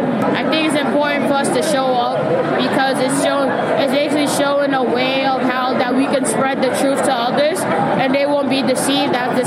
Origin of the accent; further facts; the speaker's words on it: Brooklyn, New York, United States; I'm with my school, and I'm from Bed-Stuy, Brooklyn, New York.